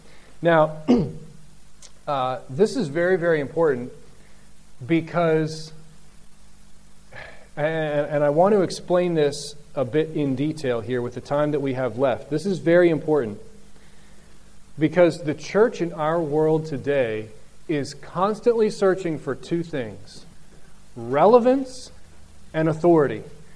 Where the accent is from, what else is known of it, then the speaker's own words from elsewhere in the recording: United States; would I as an American, would you as whatever nationality you are